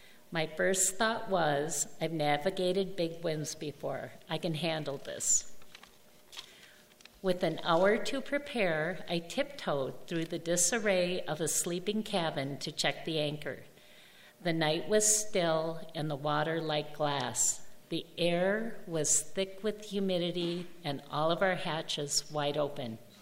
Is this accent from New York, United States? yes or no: no; Washburn, Wisconsin, United States; from Washburn.